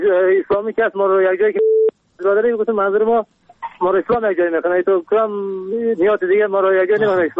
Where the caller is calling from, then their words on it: Kabul, Afghanistan; از کابل هستم.